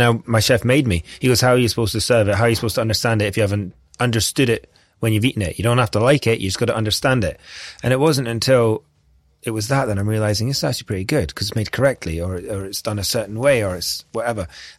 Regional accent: Scotland, United Kingdom; I'm Scottish, so if university is free, it's completely silly not to go to it.

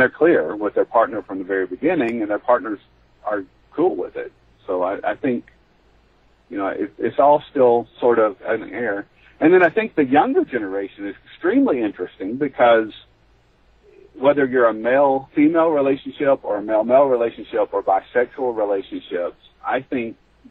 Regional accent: Tennessee, United States; I'm from the South, I'm from Tennessee

